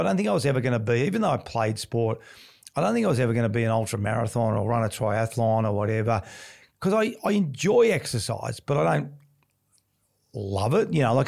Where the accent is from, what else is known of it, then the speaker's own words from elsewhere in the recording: Melbourne, Victoria, Australia; when I was growing up in Melbourne